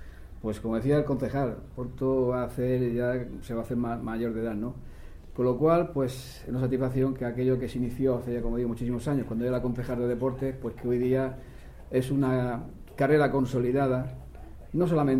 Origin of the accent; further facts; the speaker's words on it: Cartagena, Bolívar, Colombia; cuando toca en concreto venir a esta ciudad, a Cartagena, a mi tierra, pues una satisfacción.